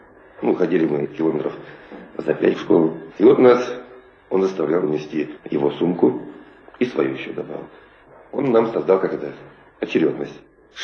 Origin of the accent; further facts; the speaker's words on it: Ivanovo Oblast, Russia; born there; Родился я не в Сибири. Родился я на Волге, в Ивановской области. Рос без отца, воспитывался с бабушкой.